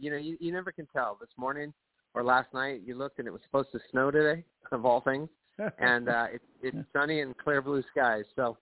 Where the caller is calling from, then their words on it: Seattle, Washington, United States; I'm calling from Seattle, Washington.